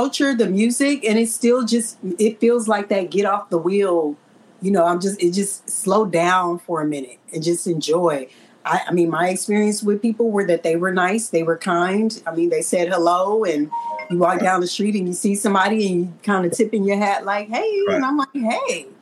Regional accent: Los Angeles, California, United States; also born or lived in Gardena; I'm from South Central Los Angeles.

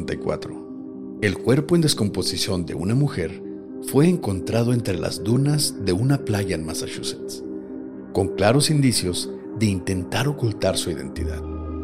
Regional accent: Chihuahua, Mexico; Porque somos de Chihuahua

